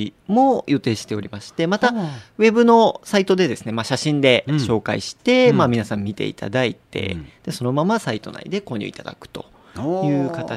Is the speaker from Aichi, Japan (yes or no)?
yes; Seto, Aichi, Japan; やっぱり私も瀬戸出身なんですけど